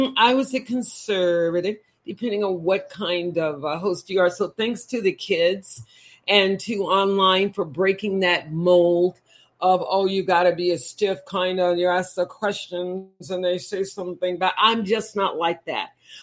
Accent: Texas, United States; Just so you know, Mama Duke, girl, I'm a Texan.

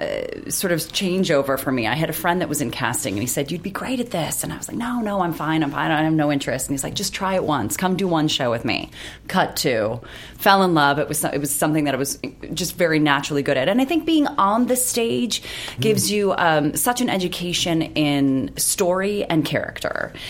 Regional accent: Illinois, United States; I'm not from the city. I'm lying when I say that. I'm from a suburb of like the Joliet area.

